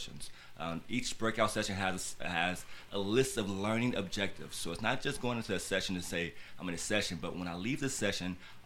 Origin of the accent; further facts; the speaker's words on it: Chicago, Illinois, United States; Because where I grew up in Chatham, Sunny 9th Street, Bronzeville and everything